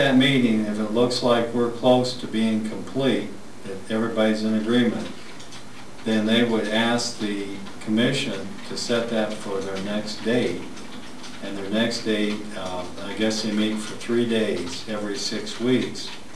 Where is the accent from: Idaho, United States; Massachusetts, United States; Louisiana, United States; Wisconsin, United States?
Idaho, United States; I'm an upstart from Idaho of all places